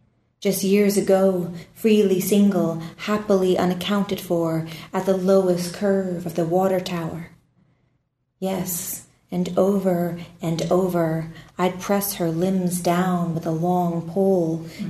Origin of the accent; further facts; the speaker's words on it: Sonoma, California, United States; also born or lived in New York; now in Lexington, United States; About 5 years ago, I moved to Kentucky. I'm from Sonoma, California. I lived in New York for 12 years. And now I live in Lexington, Kentucky with my fiancé.